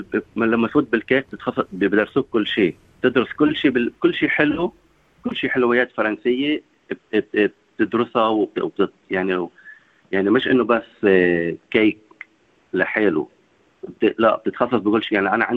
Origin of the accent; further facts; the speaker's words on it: Sidon, South Governorate, Lebanon; نحن عندنا بصيدا ما في بنت على البسكليت.